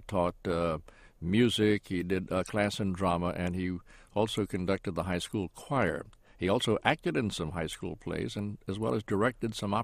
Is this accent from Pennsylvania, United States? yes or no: no; Goldsboro, North Carolina, United States; In Goldsboro, North Carolina. That's farming community east of Raleigh.